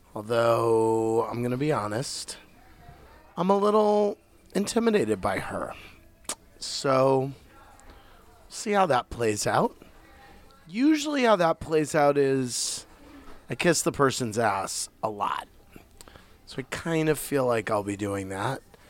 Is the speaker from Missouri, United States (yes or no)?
yes; St. Louis, Missouri, United States; she's from St. Louis, my hometown